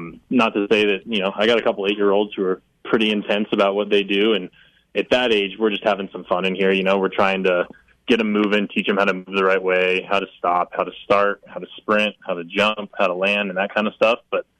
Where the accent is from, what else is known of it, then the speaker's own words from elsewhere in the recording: Evergreen, Colorado, United States; I went to high school up in Evergreen, Colorado, at Clear Creek High